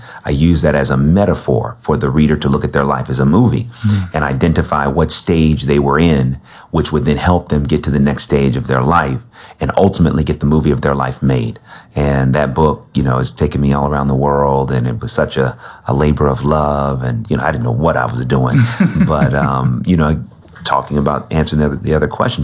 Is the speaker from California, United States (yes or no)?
yes; California, United States; Because, you know, growing up, I grew up in the Bay Area.